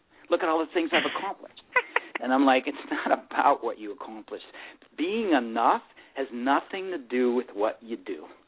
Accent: Chicago, Illinois, United States; I'm a kid. I grew up in Chicago. I'm ice skater.

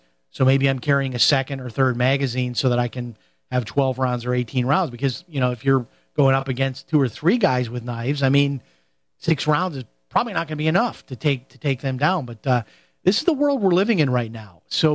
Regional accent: Chicago, Illinois, United States; like where I grew up in Chicago, they have a big thing called the Taste of Chicago

